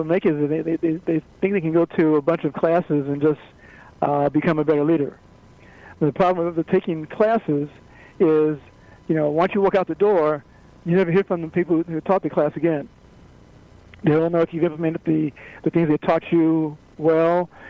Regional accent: Chicago, Illinois, United States; now in California, United States; I grew up in Chicago. I live in California now.

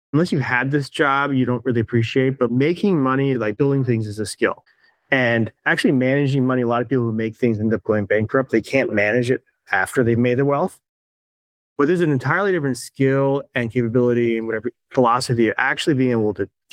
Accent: Washington, District of Columbia, United States; I grew up in Washington, D.C. I live in Washington, D.C.

